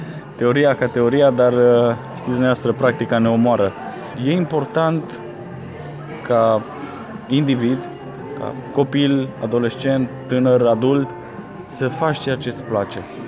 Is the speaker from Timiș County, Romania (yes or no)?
yes; Timișoara, Timiș County, Romania; că sunt timișorean și iubesc timișorenii